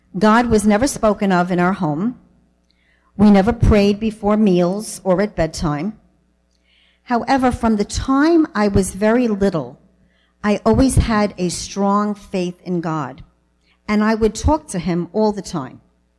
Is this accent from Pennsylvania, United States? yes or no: no; Bronx, New York, United States; accent: New York; So as Pat said, my story began in the Bronx, New York. Excuse my New York accent.